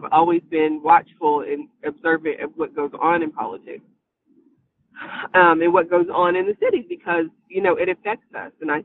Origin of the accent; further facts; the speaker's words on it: Columbus, Indiana, United States; I was raised in Columbus. I graduated from Columbus North and I went to the University of Evansville